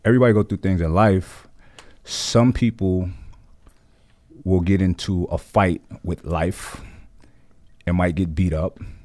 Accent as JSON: {"language": "English", "town": "Brooklyn", "region": "New York", "country": "United States", "tie": "born or raised there", "said": "Yeah, I'm from Brooklyn, New York."}